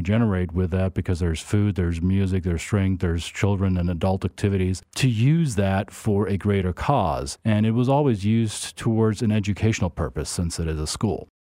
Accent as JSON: {"language": "English", "country": "Germany", "moved": "as an adult", "lives_now": "United States", "said": "My wife and I, we moved here from Germany 9 years ago. And both my wife and I, we spent time in the U.S. as teenagers growing up. So we have two cultures under our skin. We speak two languages."}